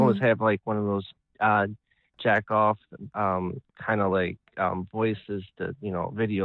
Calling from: Cleveland, Ohio, United States; from Cleveland, Ohio.

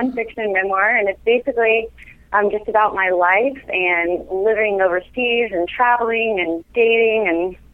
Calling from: New York City, New York, United States; New York City.

